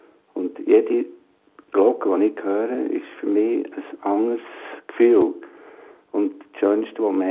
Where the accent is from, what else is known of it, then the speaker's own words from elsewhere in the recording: Ins, Bern, Switzerland; Ins, ja, im Ankerdorf. Und genau etwa 100 Meter neben dem Kirchturm.